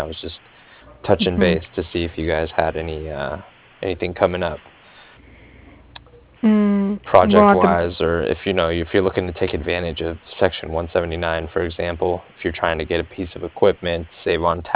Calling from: Cardiff, Wales, United Kingdom; I was calling from Cardiff, and I was calling regarding some financing that was done with MidFirst Bank.

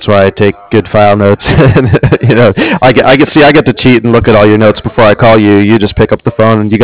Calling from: San Diego, California, United States; I'm in San Diego.

